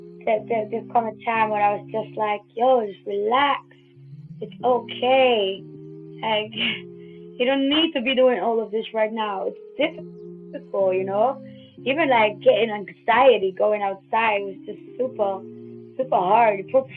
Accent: Poland; I guess growing up in Poland was different to what my life is now.

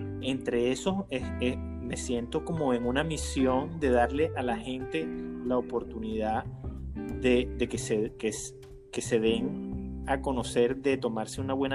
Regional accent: Los Llanos, Venezuela; yo me recordé aquellas coladas de café de mi tierra

